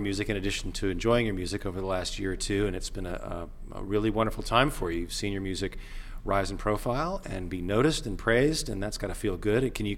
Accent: North Carolina, United States; I grew up in North Carolina

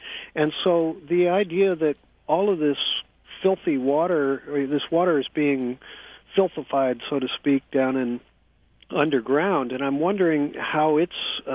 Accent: St. Louis, Missouri, United States; I'm originally from St. Louis

